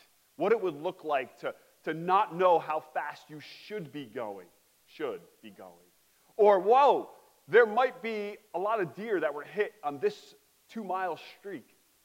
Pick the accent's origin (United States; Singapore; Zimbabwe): United States; West Milford, New Jersey; I grew up with 8 other siblings. I'm a pastor's kid. I grew up in West Milford.